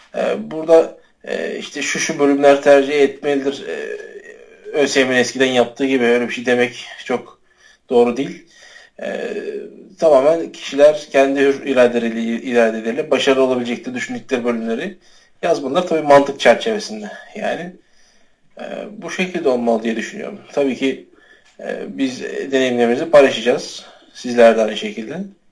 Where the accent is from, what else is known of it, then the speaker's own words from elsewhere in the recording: Eskişehir, Turkey; now in Istanbul, Turkey; Eskişehirliyim. Yaklaşık 6 yıldır İstanbul'da yaşıyorum.